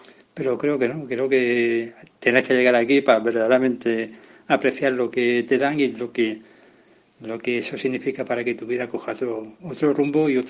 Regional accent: Jaén, Andalusia, Spain; also born or lived in Linares; yo soy natural de aquí de Jaén, aunque bueno, soy nacido en Linares. Llevo 3 meses más o menos viviendo en el hogar de acogida de Santa Clara, en la casa de acogida de Santa Clara.

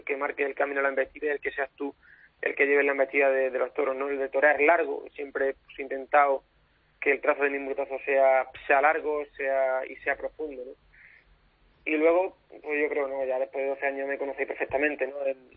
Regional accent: Extremadura, Spain; para mí como extremeño, muy bonito

